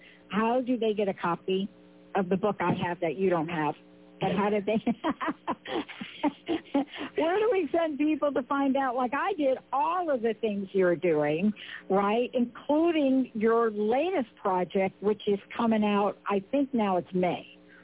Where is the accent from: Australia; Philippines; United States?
United States; Bronx, New York; if you knew that I grew up in the Bronx, New York